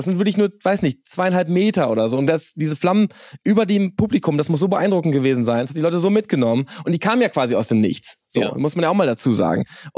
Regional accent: Quakenbrück, Lower Saxony, Germany

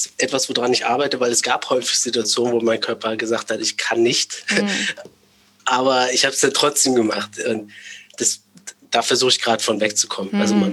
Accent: Thuringia, Germany; also ich bin auf dem Dorf groß geworden in Thüringen.

